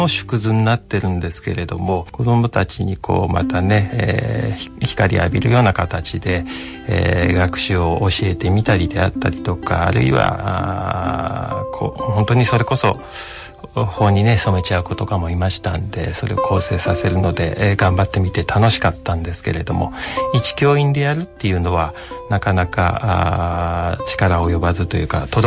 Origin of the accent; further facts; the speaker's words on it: Kamisato, Saitama, Japan; はい、上里町です。